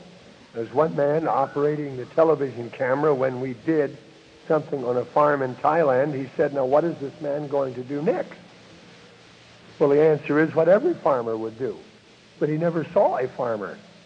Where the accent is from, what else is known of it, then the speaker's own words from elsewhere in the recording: California, United States; When I grew up in Northern California, I took agriculture in high school.